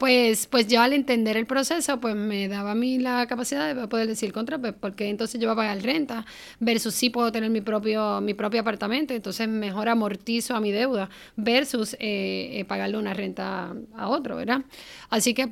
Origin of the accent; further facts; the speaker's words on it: Guayanilla, Puerto Rico; yo me voy a Ponce, yo soy de Guayanilla natural